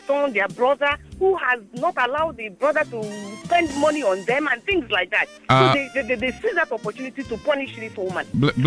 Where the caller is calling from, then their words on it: Ikeja, Lagos, Nigeria; I'm actually in traffic in Ikeja.